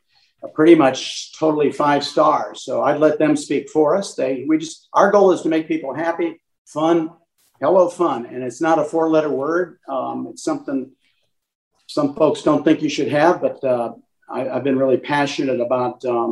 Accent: Illinois, United States; Originally north of Chicago, we used to come down here and learn how to water ski on High Rock Lake.

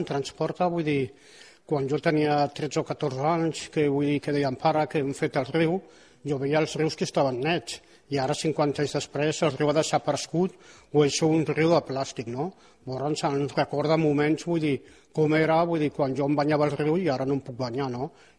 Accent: Barcelona, Catalonia, Spain; jo soc de Prosperitat. Bueno, jo vaig néixer al Turó de la Peira tocant a Horta. Llavors, als 13 anys, els meus pares van canviar de pis i jo em vaig anar a viure sol al pis que tenia.

